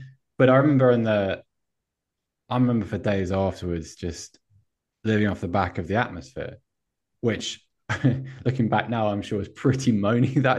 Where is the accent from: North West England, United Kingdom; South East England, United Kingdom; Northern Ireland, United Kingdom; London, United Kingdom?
South East England, United Kingdom; Oxford; I grew up in Oxford.